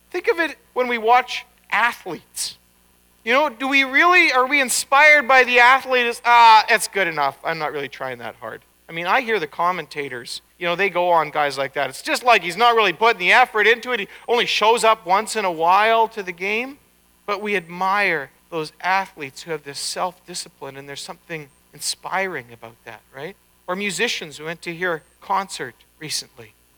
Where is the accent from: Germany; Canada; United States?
Canada; Elm Creek, Manitoba; It's like my hometown of Elm Creek, and people go blank, and it's like, well, it's close to Winnipeg